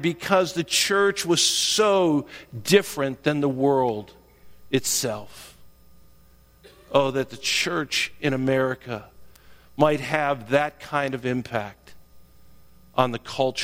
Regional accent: Cleveland, Ohio, United States; I remember growing up in Cleveland, it was when Jesus Christ Superstar came out.

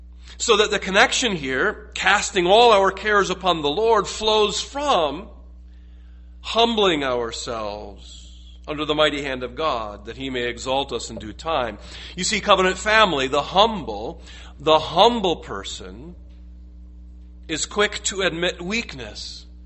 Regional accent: United States; Beloved, and I say this to Americans as an American, it is not wrong to admit weakness.

